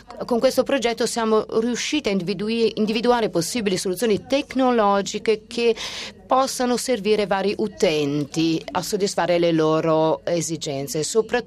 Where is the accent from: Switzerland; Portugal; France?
Portugal; Italian is a second language; vengo da Portogallo, passo all'inglese perché non so parlare italiano.